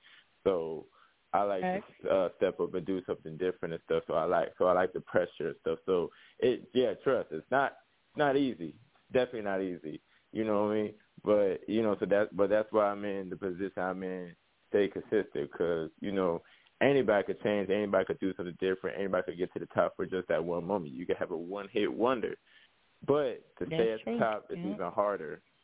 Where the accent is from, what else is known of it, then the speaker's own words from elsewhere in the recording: Kansas City, United States; also born or lived in Chicago; I was born in Chicago, right? You know, raised here in Kansas City.